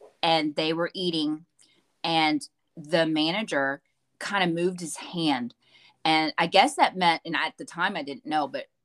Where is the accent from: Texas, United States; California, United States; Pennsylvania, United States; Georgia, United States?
Texas, United States; we were like, okay, we're from Texas.